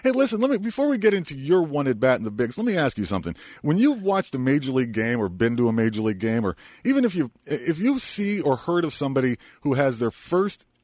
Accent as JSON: {"language": "English", "town": "Scranton", "region": "Pennsylvania", "country": "United States", "tie": "born or raised there", "said": "Growing up in Scranton, Pennsylvania, one of my father's friends was a Pennsylvania State Trooper who hit the greatest fungos in history."}